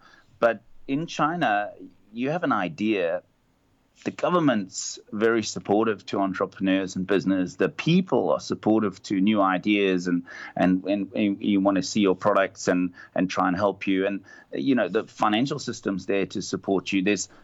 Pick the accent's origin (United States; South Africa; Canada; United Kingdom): South Africa